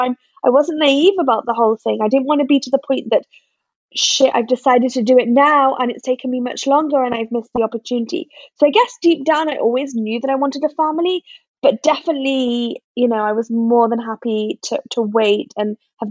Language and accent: English; Newcastle upon Tyne, North East England, United Kingdom; born or raised there; moved away as an adult; also born or lived in London; now in Tel Aviv, Israel